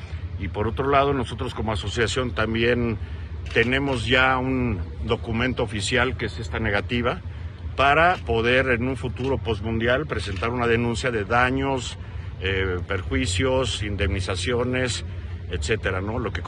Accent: Mexico; que somos mexicanos, que estamos haciendo las cosas bien

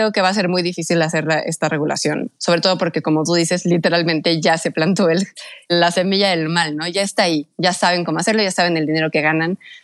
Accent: Mexico; para que podamos todos como mexicanos tener un lugar donde vivir

